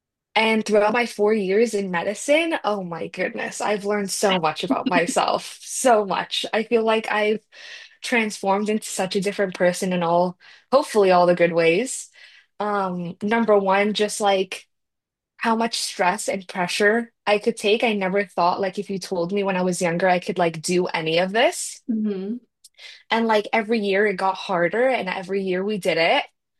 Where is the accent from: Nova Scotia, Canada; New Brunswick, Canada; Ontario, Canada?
Ontario, Canada; I was originally born and raised in Ontario, Canada. So go north.